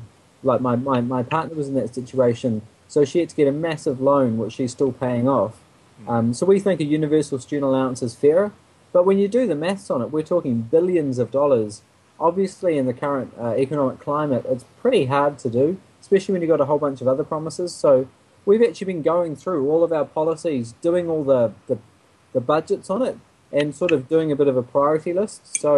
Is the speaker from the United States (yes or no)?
no; Gisborne, New Zealand; I describe myself as a bogan munter growing up in Gisborne.